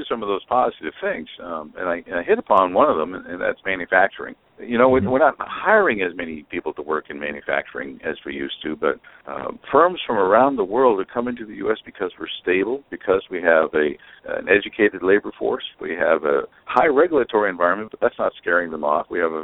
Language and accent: English; United States